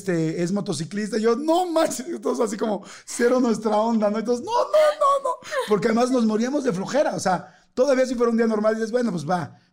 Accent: Mexico; como somos los mexicanos

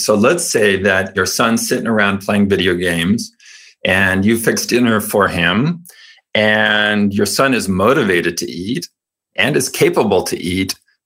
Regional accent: California, United States; I was raised Mormon in California

